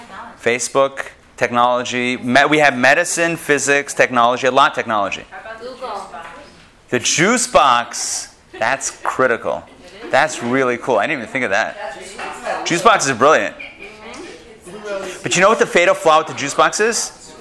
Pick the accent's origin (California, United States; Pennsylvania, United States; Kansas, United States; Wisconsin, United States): Pennsylvania, United States; Pittsburgh; We were one of the holdouts in growing up in Pittsburgh. We had a rotary phone.